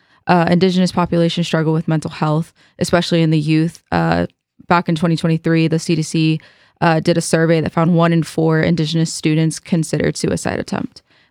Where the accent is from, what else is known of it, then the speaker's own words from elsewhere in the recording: Rio Rancho, New Mexico, United States; I'm actually urban Indian, so I am Danette and Mexican, but I was raised in Rio Rancho, New Mexico.